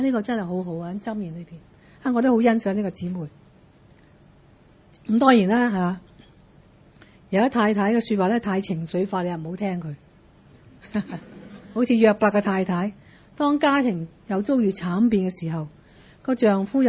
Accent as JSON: {"language": "Cantonese", "region": "Guangdong", "country": "China", "said": "咁所以我哋广东人讲咧，听老婆话咧就会发达。"}